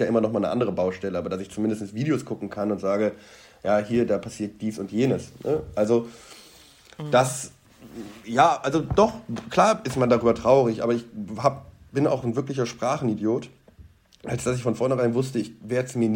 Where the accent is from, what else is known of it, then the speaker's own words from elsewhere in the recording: Iran; Nein, wir sind keine Araber. So, wir sind das persische Volk. Wir haben vielleicht noch eine Nähe zu Afghanistan, aber dann wird es auch langsam dünner, sozusagen.